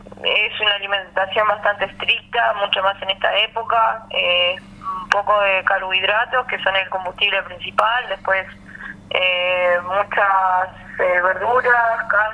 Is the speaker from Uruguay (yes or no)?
yes; Flores, Uruguay; yo soy del interior, soy de Flores